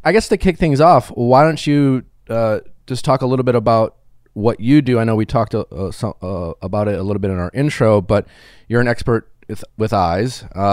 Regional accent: Wisconsin, United States; now in Los Angeles, United States; Since living in LA, it's something I've became a lot more aware of. I'm from Wisconsin. We don't talk about plastic surgery as much over there.

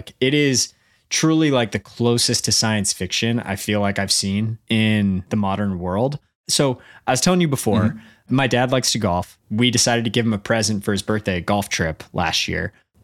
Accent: United States; as a living, breathing American

